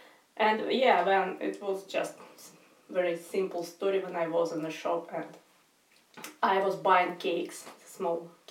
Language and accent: English; Magadan, Magadan Oblast, Russia; and I'm from Russia. And I live at the moment, I live in the remote city of Magadan on the Pacific coast of Russia.